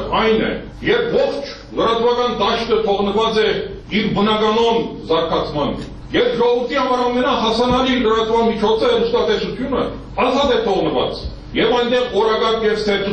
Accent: Nagorno-Karabakh, Azerbaijan; ես լավ հայաստանցի եմ, ես լավ ղարաբաղցի եմ, ես լավ փալեցի եմ։

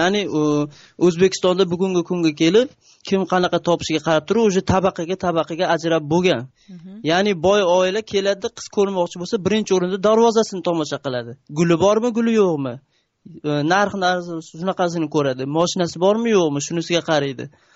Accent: Namangan, Namangan Region, Uzbekistan; now in South Korea; Men namanganlikman. Aslida hozirgi kunda Koreyada ish faoliyatidaman.

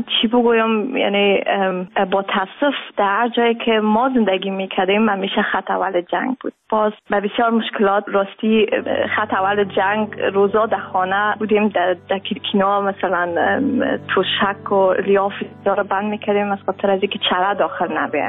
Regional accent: Kabul, Afghanistan; now in Netherlands

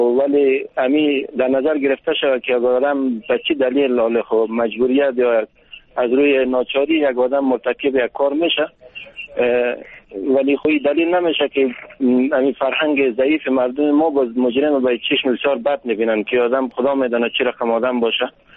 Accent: Bamyan, Afghanistan; من اصلیت از بامیان هستم

